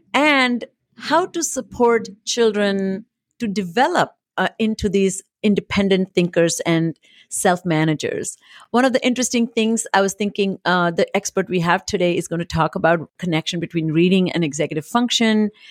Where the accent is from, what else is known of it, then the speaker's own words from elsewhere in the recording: Mumbai, Maharashtra, India; first language Marathi; English is a second language; English is not my primary language, and I started my journey with Marathi, which is my mother tongue. Then Hindi is a second language in school. English was a third language.